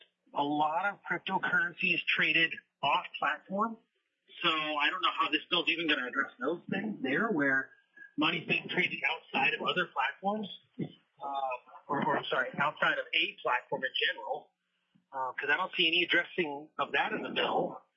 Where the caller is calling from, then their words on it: Wasilla, Alaska, United States; I'm calling from Wasilla.